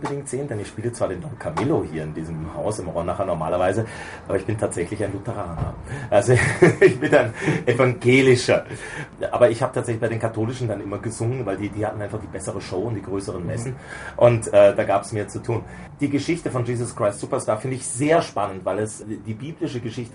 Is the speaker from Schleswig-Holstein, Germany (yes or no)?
no; Memmingen, Bavaria, Germany; Also da, wo ich herkomme, Memmingen, das ist ein kleiner Ort, relativ klein, 40.000 Einwohner.